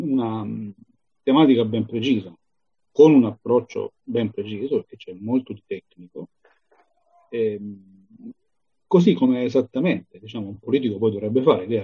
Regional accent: Apulia, Italy; now in Milan, Italy; io sono pugliese, sono salentino, ma vivo a Milano, quindi ho una origine diversa

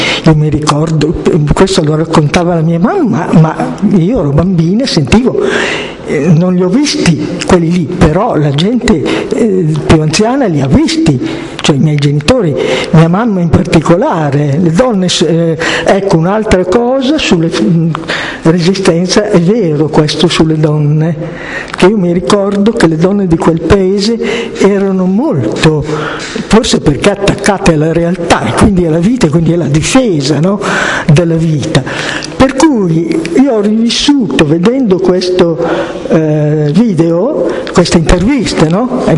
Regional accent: Piacenza, Emilia-Romagna, Italy; io sono di Piacenza, ricordo la resistenza in provincia di Piacenza, in Val Nure, dove io ero sfollata con i miei.

